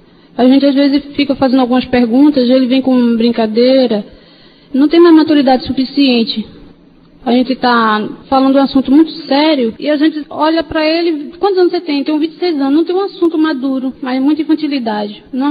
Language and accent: Portuguese; Pernambuco, Brazil; accent: Recife; É, eu sou pernambucana.